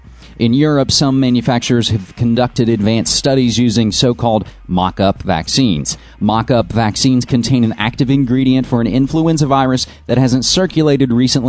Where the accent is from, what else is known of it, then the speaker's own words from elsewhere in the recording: West Virginia, United States; My home state of West Virginia has now recorded its first swine flu death